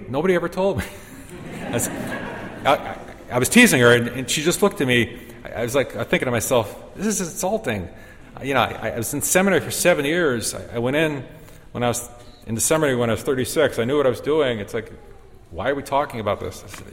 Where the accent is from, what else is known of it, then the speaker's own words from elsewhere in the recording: Dearborn, Michigan, United States; born there; I was born on October 27th, 1968, in Dearborn, Michigan, in Oakwood Hospital … that's who I am.